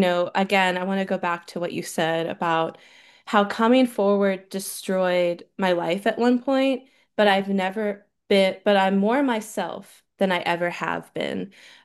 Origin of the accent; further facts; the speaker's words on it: Virginia, United States; Because I grew up in Northern Virginia too.